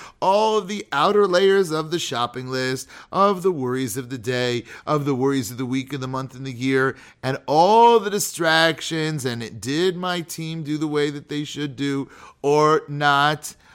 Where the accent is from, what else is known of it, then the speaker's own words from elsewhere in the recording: Napa, California, United States; I remember growing up in Napa and seeing these beautiful, or near Napa, and seeing these beautiful vineyards